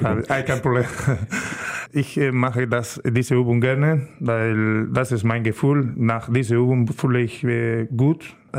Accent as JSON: {"language": "German", "town": "Estepa", "region": "Andalusia", "country": "Spain", "tie": "born or raised there", "second_language": "German", "said": "Ja, meine Heimat heißt Estepa. Das ist ein kleines Dorf in der Sevilla-Region. Das ist eine Stunde von Sevilla, eine Stunde von Malaga, eine Stunde von Córdoba und eine Stunde von Granada. Kleine Dorf und ruhiger."}